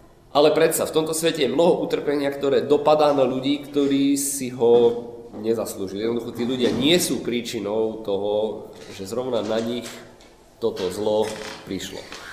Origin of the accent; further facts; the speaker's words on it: Bratislava, Bratislava Region, Slovakia; ja už ma tam predstavovali, som z Bratislavy